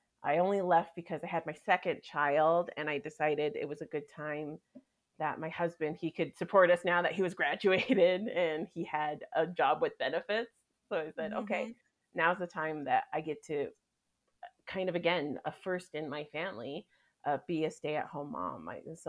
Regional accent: Tucson, Arizona, United States; I'm originally from Tucson, Arizona. I'm the youngest of nine in a blended family.

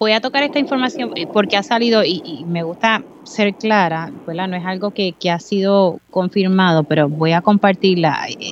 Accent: Utuado, Puerto Rico; yo soy de Utuado, y lo que afecta a mi pueblo, pues, siempre es importante para mí.

